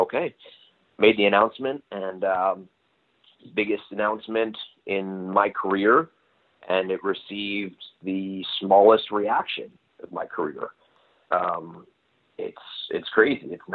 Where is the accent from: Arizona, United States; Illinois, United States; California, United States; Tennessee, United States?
Illinois, United States; Chicago; some of my favorites were, of course, Punk and Cena at Money in the Bank, my hometown of Chicago.